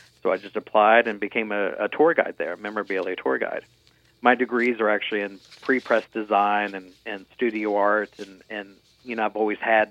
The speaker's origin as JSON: {"language": "English", "town": "Winchester", "region": "Virginia", "country": "United States", "said": "Sure, I'm originally from outside D.C. in a small town called Winchester, Virginia, the birthplace"}